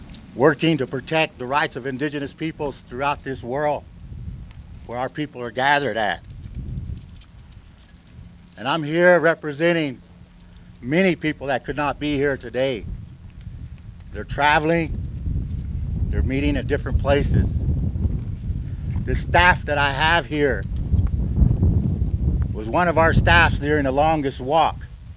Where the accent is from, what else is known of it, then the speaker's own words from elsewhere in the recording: Oklahoma, United States; I'm a Choctaw from Oklahoma.